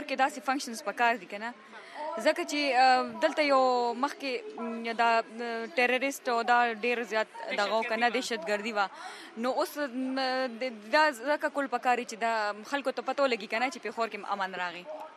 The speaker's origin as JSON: {"language": "Pashto", "region": "Khyber Pakhtunkhwa", "country": "Pakistan", "said": "موږ د سوات نه راغلی یو، … زما په سوات څنګهټه کې خپل سنټر دی"}